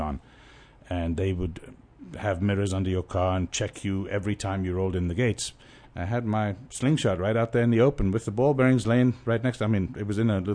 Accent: South Africa; Well, that's one thing I always thought about growing up in South Africa. I became really good with a slingshot.

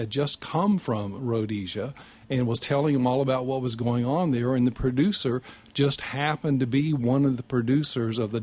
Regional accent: Texas, United States; I mean, I grew up in Texas, you know.

